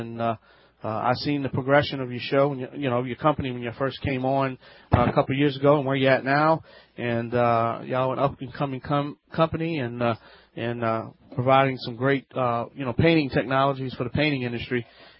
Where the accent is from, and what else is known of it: Louisiana, United States